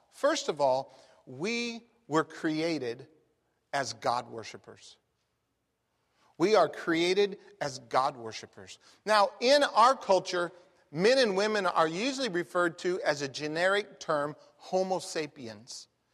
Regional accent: Phoenix, Arizona, United States; you'll remember I grew up in Phoenix, Arizona, they took our family to the Grand Canyon.

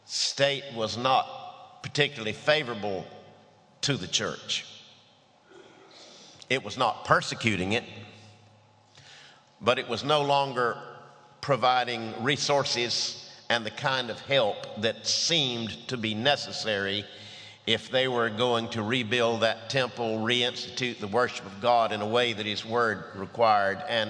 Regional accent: Lumberton, North Carolina, United States; also born or lived in Southern Pines, United States; I'm well past 60 years old, and I was brought up in Eastern North Carolina, Lumberton, in the winters, and Southern Pines area in the summers.

